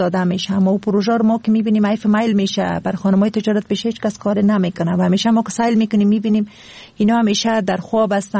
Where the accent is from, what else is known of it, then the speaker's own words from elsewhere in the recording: Kabul, Afghanistan; خودم از کابل هستم